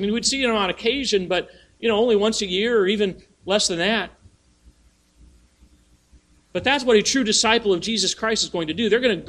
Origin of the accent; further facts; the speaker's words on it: Indiana, United States; born there; I was born here in Indiana.